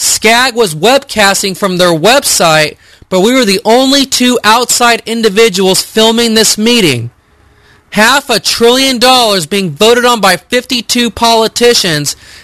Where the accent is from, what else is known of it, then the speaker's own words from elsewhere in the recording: Pasadena, California, United States; the population of my hometown, Pasadena.